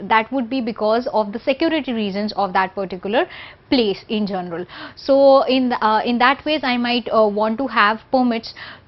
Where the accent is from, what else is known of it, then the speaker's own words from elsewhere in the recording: India; So suppose in a country like India, okay, there are certain states where Hindi might not be known, which is our language which is known everywhere